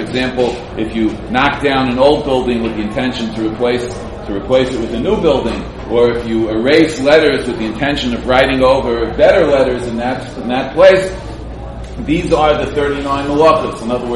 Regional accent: Brooklyn, New York, United States; So, you know, growing up in Brooklyn, I used to wonder

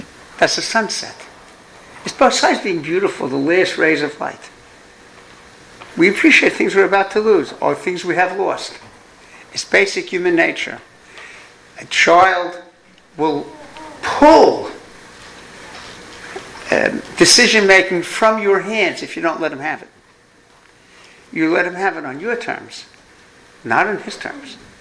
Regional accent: New York, United States; accent: New York; Yeah, because they made fun of my New York accent.

